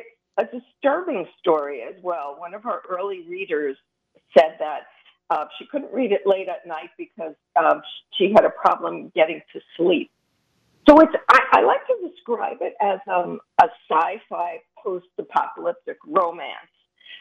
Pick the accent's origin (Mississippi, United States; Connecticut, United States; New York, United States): New York, United States; Brooklyn; accent: Brooklyn; somebody told me, "Are you even speaking English?" when I started talking in my Brooklyn accent, so I tried to tone it down.